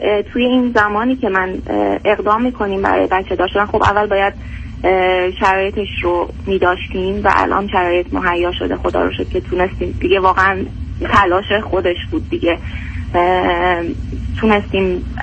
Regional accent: Iran; moved away as an adult; ما تقریبا 1 سال و خورده‌ای هست که از ایران اومدیم و یعنی از دیسمبر 2013 که توی این فاصله هم از می تا جنوری یعنی 8 ماهش رو امریکا بودیم.

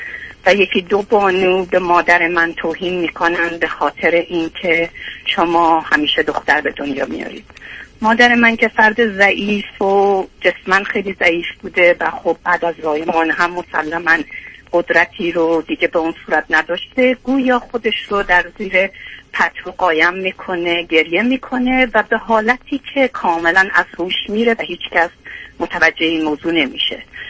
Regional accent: Tehran Province, Iran; born there; من 55 سال پیش در یک شهرک کوچیک نزدیک تهران در منزل به دنیا اومدم و بچه نورستم بودم.

